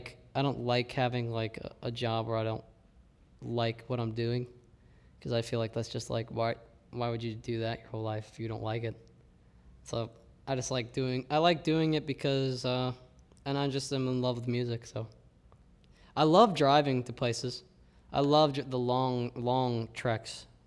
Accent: Millville, Ohio, United States; Yeah, we're from Millville, Ohio.

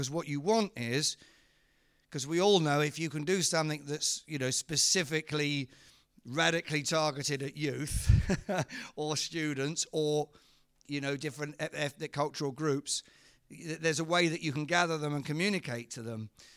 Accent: England, United Kingdom; Because I think the thing is we deify, we've done this as English people.

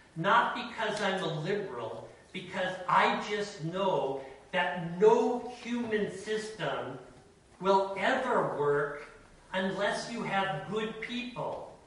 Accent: Canada; I'm Canadian.

